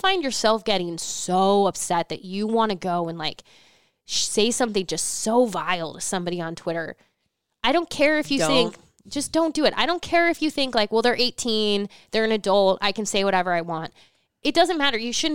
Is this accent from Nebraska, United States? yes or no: yes; Nebraska, United States; I grew up in Nebraska. I have cheered for the Huskers.